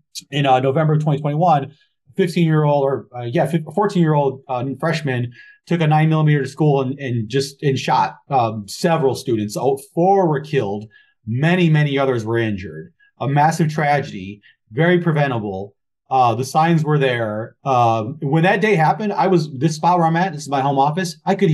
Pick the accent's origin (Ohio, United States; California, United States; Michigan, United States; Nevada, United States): Michigan, United States; Rochester; So I grew up in, you know, for most of my formative years, high school, middle school, I grew up in Rochester, Michigan, you know, 90, even to this day, it's like 90% white.